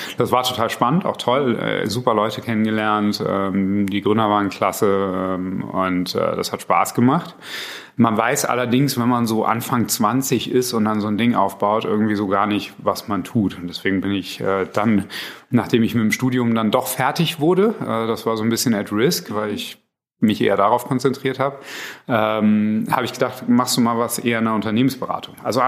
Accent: Berlin, Germany; Ich bin eigentlich Berliner

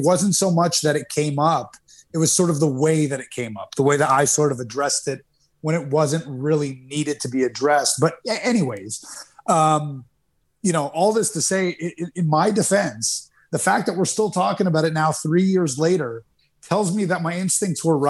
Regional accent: Canada; where I was growing up in Canada

